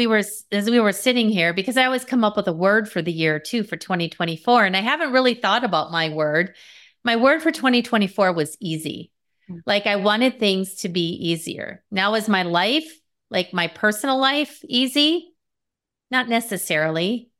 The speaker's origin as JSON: {"language": "English", "region": "Wisconsin", "country": "United States", "tie": "born or raised there", "said": "I grew up in the Midwest, Wisconsin here in the States."}